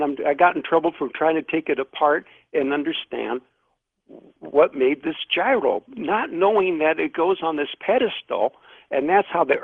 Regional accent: Hollywood, California, United States; born there; I was born in Hollywood, La Brea Hospital.

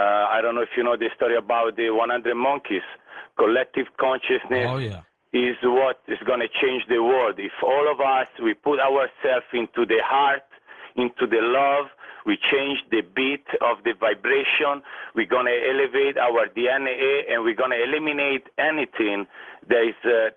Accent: Italy; Joshua, I'm following what you're saying, and I'm originally from Italy.

